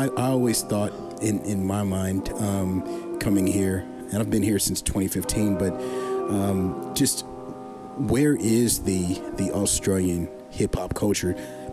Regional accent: West Coast, United States; It is interesting, though, because I obviously am from the U.S. I'm from the West Coast, so you drop some East

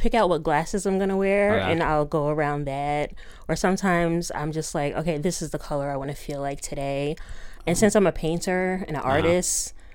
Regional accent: New York, United States; I'm from Westchester County, New York.

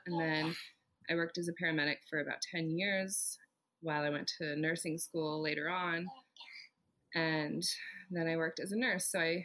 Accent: Oregon, United States; also born or lived in Klamath Falls; Yeah, so I was born in Southern Oregon in Klamath Falls, if anyone knows. It's in the middle of nowhere. It's a farming community, basically. And I grew up south of that, even more in the middle of nowhere, on like 6 acres.

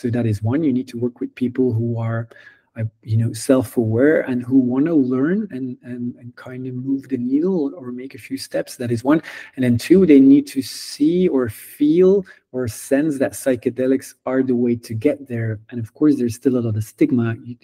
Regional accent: Belgium; I'm from Belgium, you're originally from Holland. I can drive 30 minutes to Holland

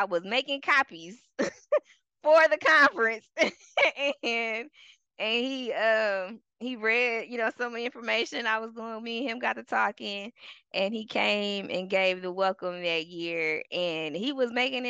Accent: the South, United States; I am from the South.

